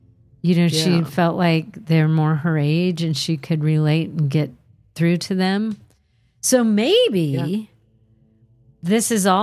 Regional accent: Ohio, United States; born there; now in Massachusetts, United States; I moved from Ohio, where I was born, to Massachusetts to get a fresh start.

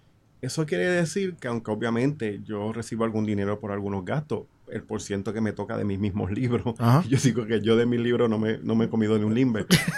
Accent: Puerto Rico; ¿cómo somos los puertorriqueños?

